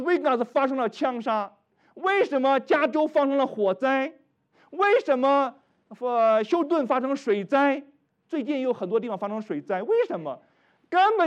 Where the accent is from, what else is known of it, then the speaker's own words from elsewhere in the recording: China; 我们中国人说忠言逆耳利于行，良药苦口利于病